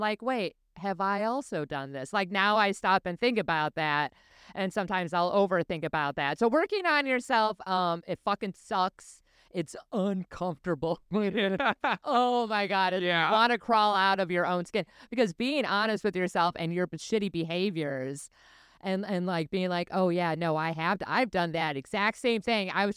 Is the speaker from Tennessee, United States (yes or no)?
no; Garland, Texas, United States; also born or lived in Wisconsin / Florida / California / New York; I used to live in Texas when I was a kid. I grew up in Garland for like 3 more years. So then, you know, we moved back to Wisconsin, and then I moved to Florida, and then California, then New York.